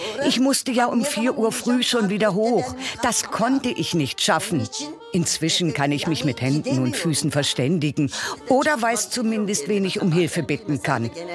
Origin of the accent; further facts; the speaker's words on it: Uzunköprü, Edirne, Turkey; German is a second language; moved away; Wir sind in Istanbul gestartet, aber der Zug fuhr an meinem Heimatort Uzunköprü vorbei, Richtung bulgarische Grenze.